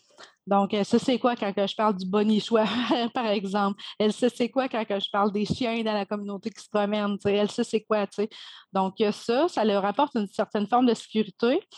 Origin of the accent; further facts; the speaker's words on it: Wemotaci, Quebec, Canada; Je suis originaire de la communauté de Wemontashi. J'ai une maman qui est originaire, d'ailleurs, de cette communauté-là, qui est Atikamek. Donc, par le fait même, moi aussi, je suis Atikamek. Et j'ai un père aussi qui est québécois.